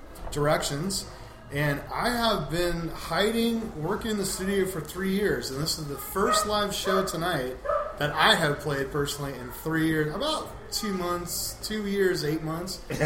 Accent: Fullerton, California, United States; also born or lived in Downey / Los Feliz; now in Huntington Beach, United States; Yeah, I was born in Downey, actually. Yeah. And I grew up in Fullerton and lived in Los Feliz, Silver Lake area for a lot of my life. And right now, I am in Huntington Beach.

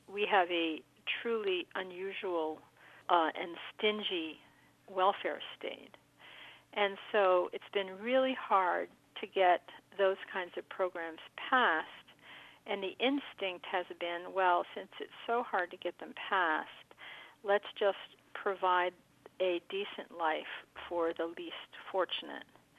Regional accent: United States; But as an American, that was pretty disturbing

